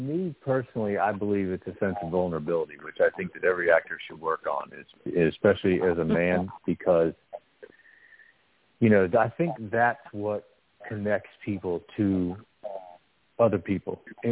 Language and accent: English; Florida, United States; because I grew up in Florida, so I know exactly what the marshes and the swamps look like